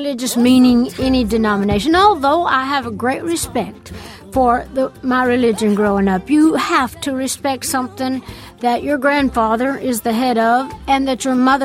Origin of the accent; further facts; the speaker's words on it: the South, United States; I grew up in the South and in a, you know, fundamental church and all that stuff.